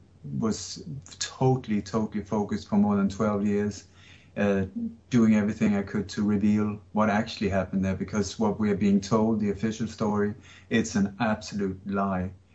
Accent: Sweden; also born or lived in Denmark; But like you say, I was born in Denmark. I moved to Sweden when I was a kid, and I grew up in a family that was very much involved in the resistance movement against the German occupation.

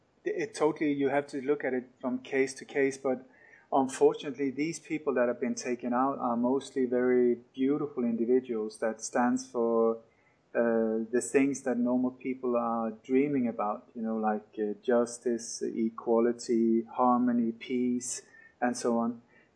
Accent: Sweden; also born or lived in Denmark; I was born in Denmark, but I grew up in Sweden, and that was where I was working as a journalist.

